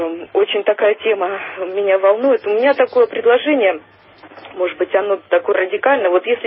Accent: Balashikha, Moscow Oblast, Russia; я из Балашихи

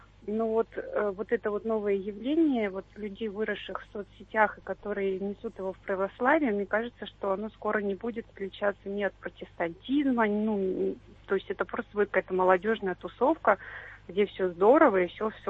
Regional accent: Saint Petersburg, Russia; я из Санкт-Петербурга.

